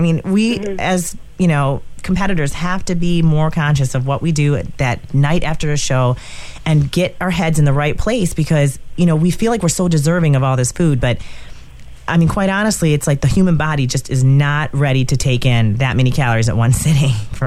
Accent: Michigan, United States; I actually was at a gym where I'm from Michigan.

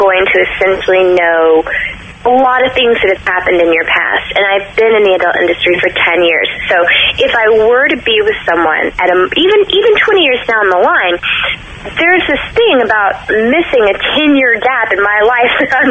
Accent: Texas, United States; I'm from Texas. I was going to college, and I was basically stripping my way through college

